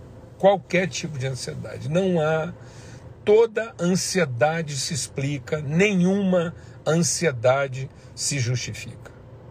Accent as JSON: {"language": "Portuguese", "country": "Brazil", "said": "nós, como brasileiros, estamos vivendo um dos momentos mais intensos"}